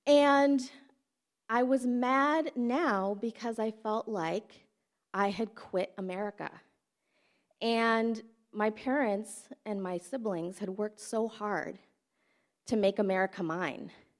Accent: Flint, Michigan, United States; I came along, and I had a really great childhood growing up in Flint.

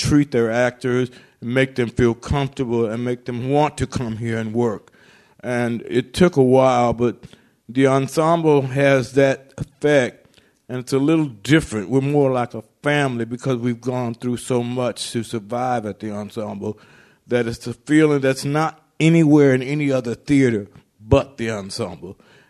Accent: South Carolina, United States; I come from South Carolina. I come from a little town that only has one Xerox machine in the town. We have one red light.

